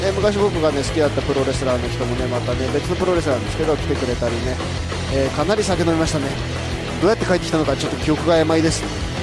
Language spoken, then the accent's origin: Japanese; Sapporo, Hokkaido, Japan; しかもね僕の田舎のね札幌のね仲間と一緒にね対バンやるみたいなんで